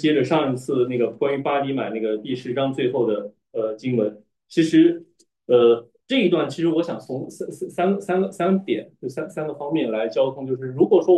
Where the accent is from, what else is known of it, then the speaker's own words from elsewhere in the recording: China; 我们中国人讲俗话的是讲的倔驴嘛